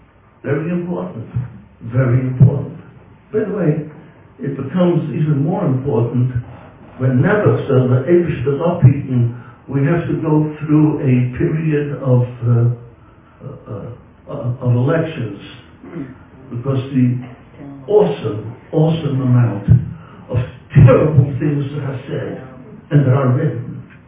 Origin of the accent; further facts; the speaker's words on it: Williamsburg, New York, United States; I was raised in Williamsburg on loose lips, St. Schiff's. You didn't talk during the Second World War about, in Williamsburg, we were right there by the Navy Yard.